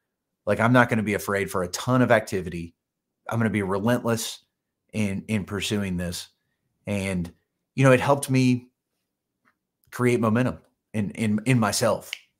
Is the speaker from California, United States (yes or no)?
no; Kentucky, United States; he's from Northern Kentucky, which is actually my hometown.